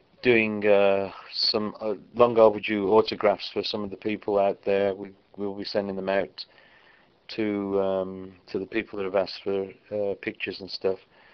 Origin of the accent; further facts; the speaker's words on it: Aston, West Midlands, United Kingdom; born there; where I was born in Aston, and so we would go to a cafe on Lichfield Road, which runs all the way through Aston.